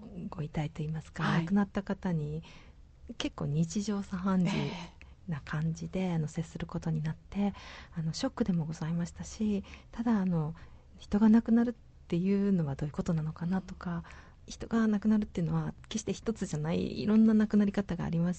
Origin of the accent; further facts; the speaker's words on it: Kobe, Hyogo, Japan; 地元の神戸大学に参りました。